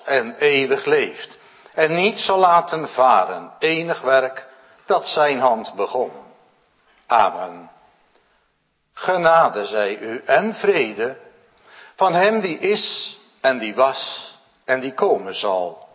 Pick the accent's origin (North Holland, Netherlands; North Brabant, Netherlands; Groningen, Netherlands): North Brabant, Netherlands; Veen; Ik ben afkomstig uit Veen.